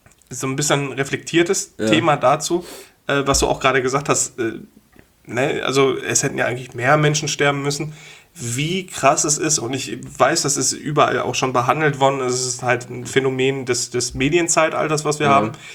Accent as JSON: {"language": "German", "town": "Wulfen", "region": "North Rhine-Westphalia", "country": "Germany", "tie": "born or raised there", "said": "Ja, also da, wo ich aufgewachsen bin, in Wulfen"}